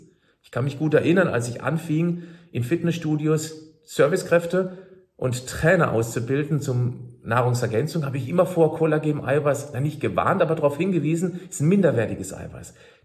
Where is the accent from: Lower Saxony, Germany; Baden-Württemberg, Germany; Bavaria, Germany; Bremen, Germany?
Baden-Württemberg, Germany; Freiburg; ich erinnere mich an einen Vortrag aus Freiburg, aus meiner Heimatstadt